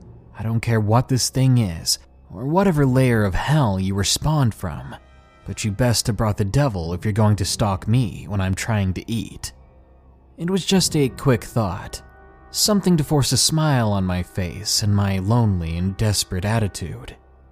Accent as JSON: {"language": "English", "town": "Commerce City", "region": "Colorado", "country": "United States", "tie": "born or raised there", "also_born_or_lived": "Thornton", "said": "So, I'm a 19-year-old guy from Thornton, Colorado. I'm 6'2\" at a husky 240 pounds. I grew up in North Commerce City"}